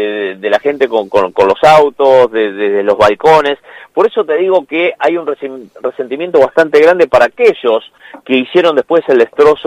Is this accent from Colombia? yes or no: no; Argentina; ¿Dónde son? Somos Argentina.